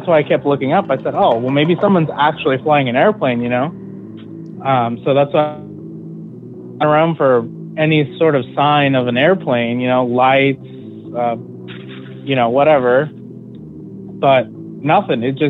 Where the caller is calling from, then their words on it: Seattle, Washington, United States; from Seattle again.